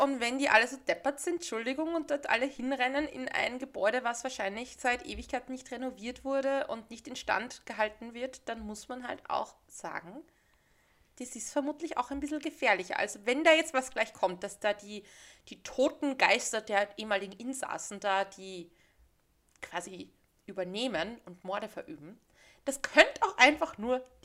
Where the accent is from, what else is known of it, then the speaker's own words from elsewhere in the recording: Vienna, Austria; bei uns in Wien zum Beispiel wird alles, da gibt es ja so ein eigenes Magistrat, was sich um alle Gärten kümmert